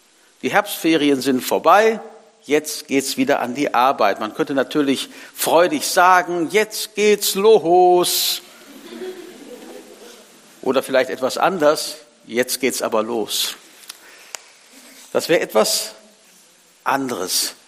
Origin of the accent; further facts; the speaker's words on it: Wülfrath, North Rhine-Westphalia, Germany; Ich komme aus Wülfrath, war da lange Zeit Pastor, davor in anderen Gemeinden.